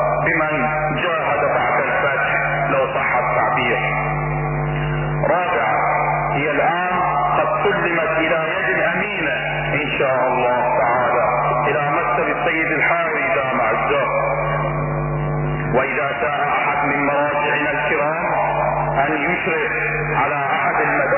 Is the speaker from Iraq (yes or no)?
yes; Iraq; ونحن كشعب عراقي مسلم